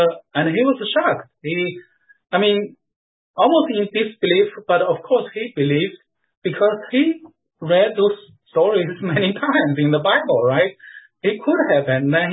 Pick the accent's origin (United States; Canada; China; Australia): China; English is a second language; moved away; I grew up in China during the Cultural Revolution, even near the end of it, but still, you know, the education in the schools was atheistic.